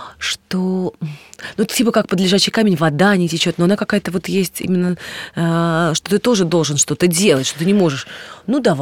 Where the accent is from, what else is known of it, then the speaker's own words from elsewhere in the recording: Moscow, Russia; born there; хотя я родилась в Москве